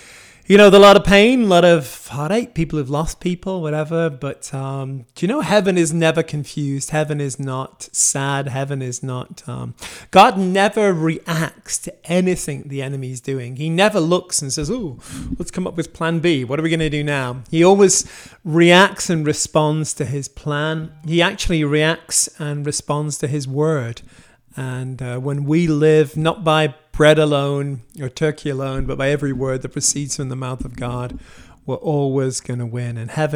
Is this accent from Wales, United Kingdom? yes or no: yes; Wales, United Kingdom; now in United States; You know, I come from Wales